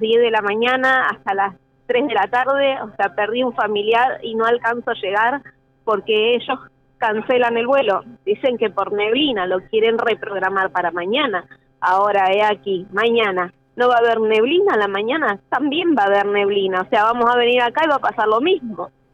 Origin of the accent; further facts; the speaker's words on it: Balsa Las Perlas, Río Negro, Argentina; Soy de Balsa Las Perlas. Estoy bastante lejos, bastante retirado.